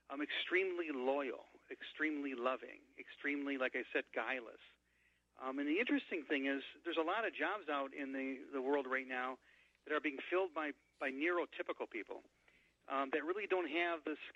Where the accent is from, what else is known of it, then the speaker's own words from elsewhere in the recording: Grand Rapids, Michigan, United States; one of the trips we took was to the Gerald Ford Library in Grand Rapids, my hometown, and my father was living there at the time.